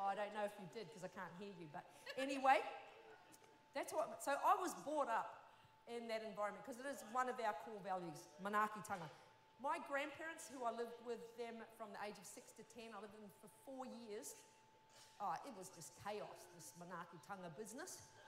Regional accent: New Zealand; Yes, I am from New Zealand. I am originally from New Zealand. I'm a Māori.

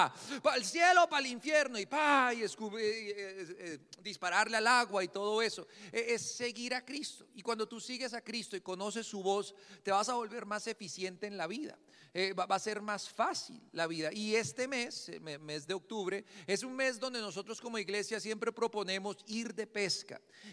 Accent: Bogotá, Colombia; nací en Bogotá, fui criado en Bogotá, soy buenísimo para coger Transmilenio

